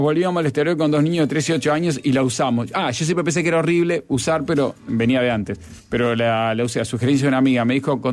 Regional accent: Madrid, Community of Madrid, Spain; Soy madrileña, hace 20 años viajé a Estados Unidos

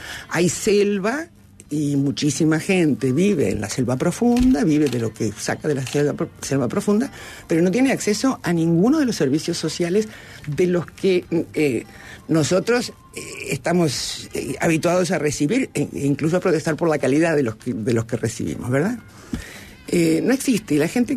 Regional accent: Canelones, Uruguay; yo soy canaria, de Canelones

